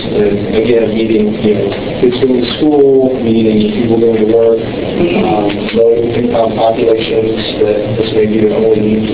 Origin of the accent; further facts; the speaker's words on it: Greenville, South Carolina, United States; I'm from Greenville, South Carolina. I grew up there.